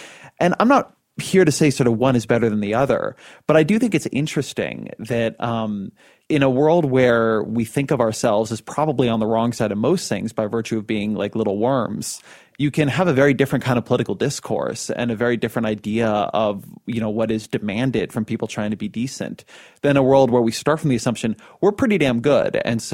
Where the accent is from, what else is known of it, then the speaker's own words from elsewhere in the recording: California, United States; but like I'm a Californian and I like Apple computers, right?